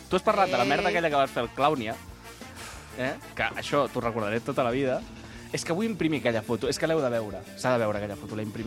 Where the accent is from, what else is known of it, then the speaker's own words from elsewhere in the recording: Catalonia, Spain; Vull dir, som del Baix Llobregat, no passa res...